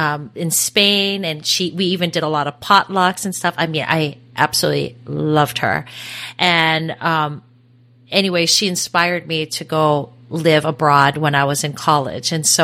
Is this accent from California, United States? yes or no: no; Hawaii, United States; So just a side note, my husband's Brazilian and I'm from Hawaii, but I love the Hispanic culture.